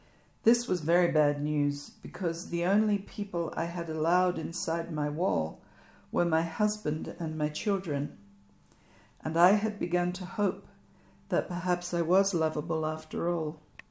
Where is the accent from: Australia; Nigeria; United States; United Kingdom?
Australia; which was a religion I had not even heard of growing up in the Australian outback.